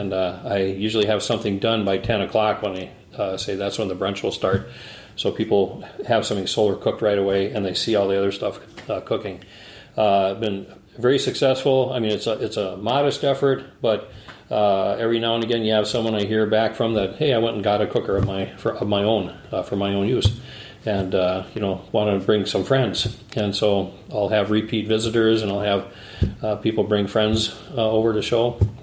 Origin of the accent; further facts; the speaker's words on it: Minneapolis, Minnesota, United States; I'm from Minneapolis, Minnesota, in the center of the United States.